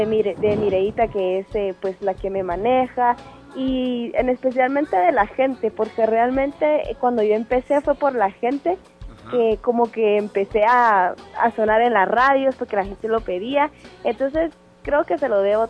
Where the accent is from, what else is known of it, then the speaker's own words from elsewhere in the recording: Guatemala; A pesar de que vivo en Guatemala y soy guatemalteca y corazón, nunca he visitado Petén.